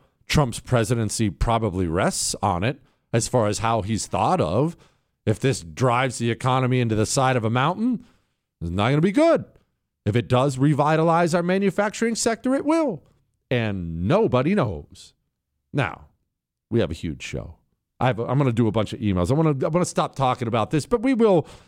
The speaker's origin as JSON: {"language": "English", "region": "Rust Belt", "country": "United States", "tie": "born or raised there", "said": "I grew up in the Rust Belt. We are Rust Belt construction people."}